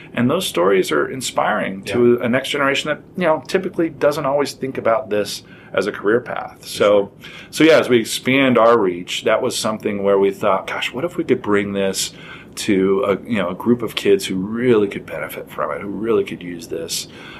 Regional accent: Las Vegas, Nevada, United States; that's why the neighborhoods I grew up in Las Vegas.

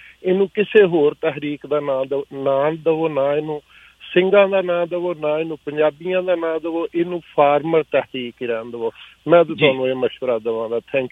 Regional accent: Nankana Sahib, Punjab, Pakistan; ਮੈਂ ਵੀ ਪੰਜਾਬੀ ਹਾਂ, ਖਾਸ ਮਤਲਬ ਕਿ ਨਨਕਾਣਾ ਸਾਹਿਬ ਮੇਰਾ ਜ਼ਿਲ੍ਹਾ ਹੈ, ਅਤੇ ਮੈਂ ਨਨਕਾਣਾ ਸਾਹਿਬ ਦਾ ਮਤਲਬ ਉੱਥੋਂ ਦਾ ਹੀ ਬਾਰਨਾ

